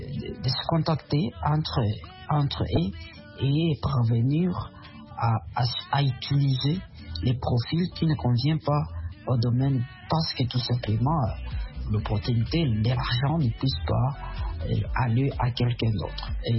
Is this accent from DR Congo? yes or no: yes; DR Congo; ici chez nous en République démocratique du Congo